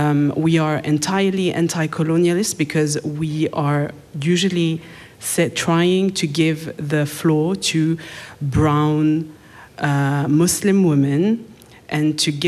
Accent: Romandy, Switzerland; also born or lived in Zurich; I come from the French side of Switzerland. Let's just say it's a completely different country, I would guess. I used to live in Zurich, but I've never seen this place. I don't speak German because I refuse to.

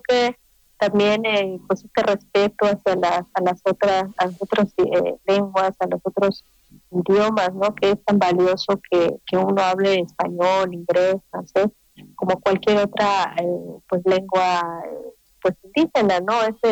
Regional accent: Mexico; Que es nuestra paisana mexicana.

